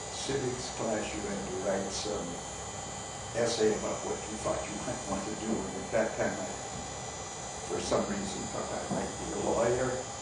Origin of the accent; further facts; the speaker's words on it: Neenah, Wisconsin, United States; Yes, I grew up in Neenah.